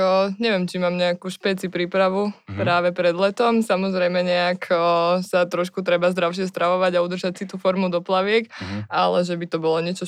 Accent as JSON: {"language": "Slovak", "town": "Sereď", "region": "Trnava Region", "country": "Slovakia", "tie": "born there", "lives_now": "Bratislava, Slovakia", "said": "ale to som ešte teda bývala v Seredi, v mojom rodisku"}